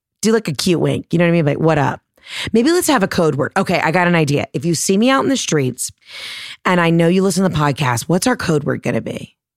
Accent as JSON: {"language": "English", "region": "Georgia", "country": "United States", "said": "But I, you know, I'm from Georgia."}